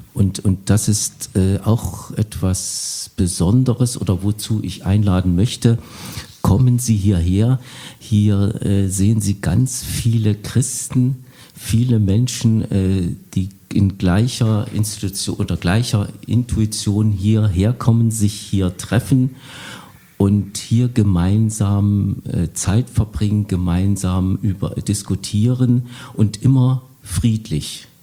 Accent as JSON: {"language": "German", "town": "Bad Langensalza", "region": "Thuringia", "country": "Germany", "said": "Ich sagte ja, ich komme aus Bad Langensalza."}